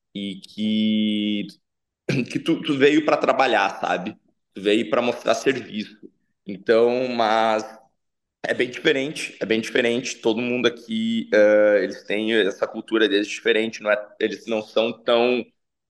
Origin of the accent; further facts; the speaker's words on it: Espumoso, Rio Grande do Sul, Brazil; also born or lived in Porto Alegre; now in Austin, United States; Eu hoje estou residindo em Austin, Texas, e eu deixei Espumoso em 2018, se eu não me engano, e me mudei para Porto Alegre, primeiramente. E depois de pouco mais de 2 anos morando em Porto Alegre, eu recebi um convite para me mudar aqui para os Estados Unidos.